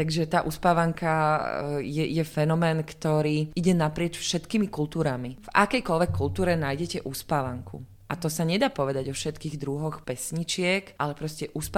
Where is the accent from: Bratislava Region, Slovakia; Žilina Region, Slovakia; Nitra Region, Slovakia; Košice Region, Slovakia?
Bratislava Region, Slovakia; Pezinok; ja som naozaj vyrastala akože v rodine, kde ja som z Pezinka